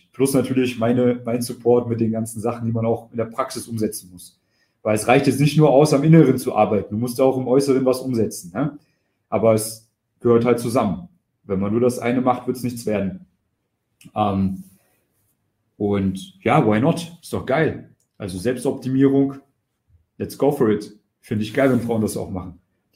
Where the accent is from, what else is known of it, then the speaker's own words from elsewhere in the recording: East Germany, Germany; ich komme aus dem Osten, ne? Aus Ostdeutschland.